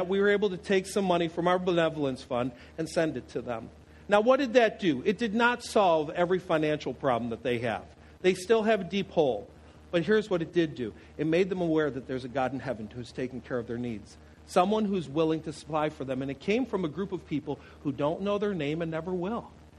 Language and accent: English; New York, United States; So, a lot of you know I'm from Western New York. My hometown is smack dab in between Buffalo and Niagara Falls.